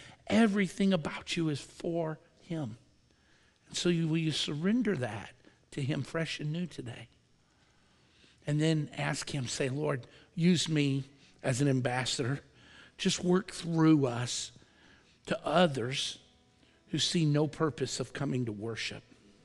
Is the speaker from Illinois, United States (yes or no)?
yes; Chicago, Illinois, United States; I said, I was raised in Chicago.